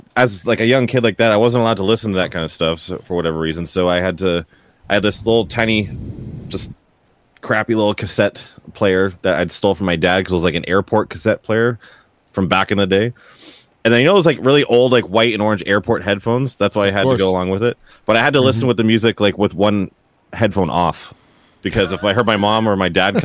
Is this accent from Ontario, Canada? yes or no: yes; Guelph, Ontario, Canada; But I grew up in Guelph, Ontario.